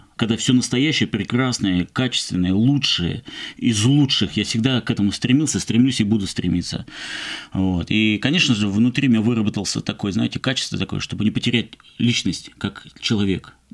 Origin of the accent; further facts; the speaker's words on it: Moscow, Russia; Я родился, учился, занимался спортом в Москве, вот, на Кузнецком мосту. Угу. Это Варсановский переулок.